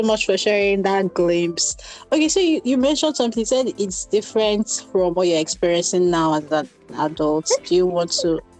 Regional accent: Kaduna, Kaduna State, Nigeria; I grew up in Kaduna, so so I only went to, I think my first time leaving Kaduna was when I went to university.

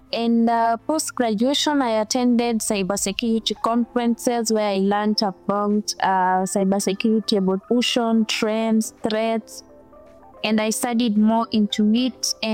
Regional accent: Kenya; I was born and raised in Kenya.

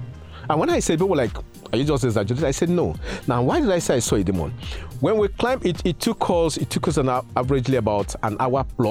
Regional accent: Abia, Nigeria; I'm from Abia State.

